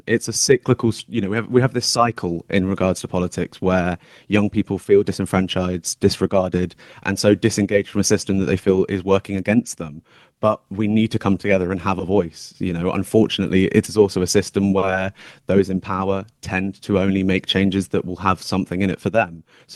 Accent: Kingston upon Thames, London, United Kingdom; Having lived in Kingston my whole life, I've seen the shortfallings of councils.

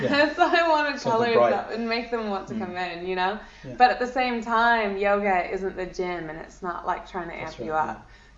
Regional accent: California, United States; born there; I was born in California, but my grandmother's Irish, and I've been coming back since I was a teenager.

